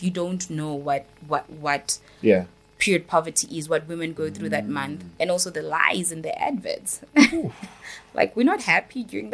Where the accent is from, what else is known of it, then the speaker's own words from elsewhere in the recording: South Africa; as a South African, I'm not going to say African, we have so much pain going on in South Africa.